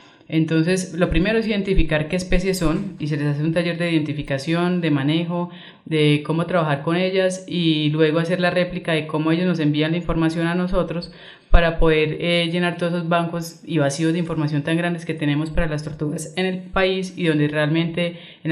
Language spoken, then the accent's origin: Spanish; Colombia; como colombiana de la labor tan maravillosa que hacen en las Islas Cayos